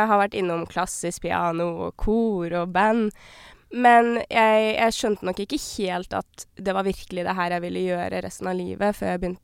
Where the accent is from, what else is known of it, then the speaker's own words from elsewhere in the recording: Oslo, Norway; now in Bergen, Norway; Jeg ble jo født I Oslo